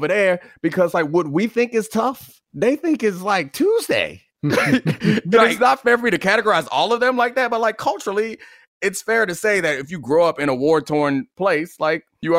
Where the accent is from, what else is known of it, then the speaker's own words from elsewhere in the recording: Houston, Texas, United States; You'd be like, oh, yeah … Like, yeah, I grew up in Houston part of the time.